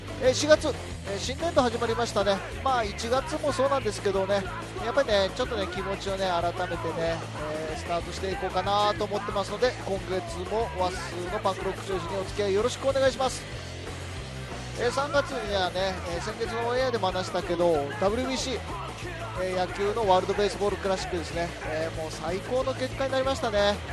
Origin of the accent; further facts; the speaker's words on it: Sapporo, Hokkaido, Japan; ちょうどね僕ね地元札幌に帰っててね